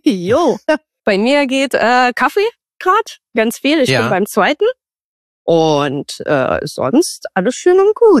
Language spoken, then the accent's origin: German; Bucharest, Romania; now in Berlin, Germany; In Rumänien, in Bukarest. Ich komme eigentlich aus Rumänien, bin in Bukarest geboren und aufgewachsen. Und bin 2015 nach Deutschland rübergekommen, umgezogen nach Berlin.